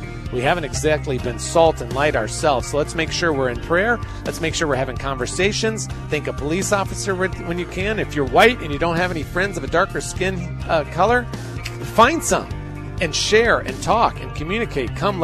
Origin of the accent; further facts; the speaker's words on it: Raleigh, North Carolina, United States; He used to be in my hometown, Raleigh, North Carolina, Raleigh International Church.